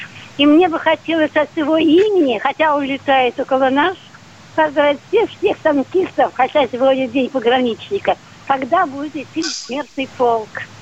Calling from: Perm, Perm Krai, Russia; Я из Перми.

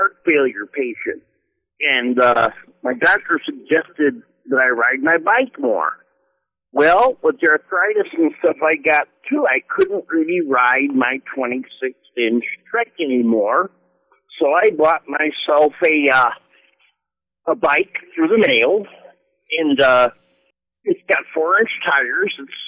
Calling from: Missouri, United States; Pretty good. I'm calling you from Missouri.

